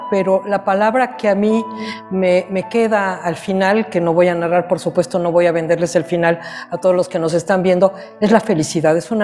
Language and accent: Spanish; Mexico; Como mexicana, además, te agradezco mucho mencionar